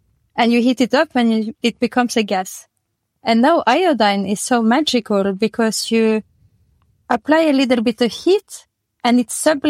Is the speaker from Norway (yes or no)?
yes; Norway; now in France; I'm from Norway. And a physicist of origin. And now I live in France for the last 15 years.